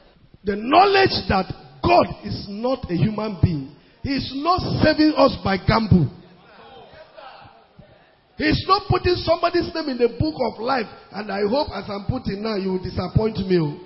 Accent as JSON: {"language": "English", "country": "Nigeria", "said": "Because I am a Nigerian."}